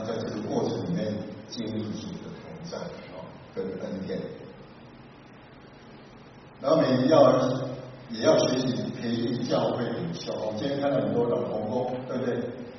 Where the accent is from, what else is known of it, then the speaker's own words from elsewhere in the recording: China; 我们从大陆来的